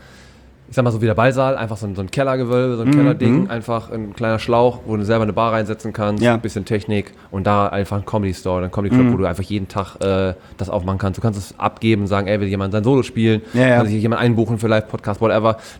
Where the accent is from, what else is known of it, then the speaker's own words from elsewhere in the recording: Bielefeld, North Rhine-Westphalia, Germany; ich komme eigentlich aus Bielefeld gebürtig.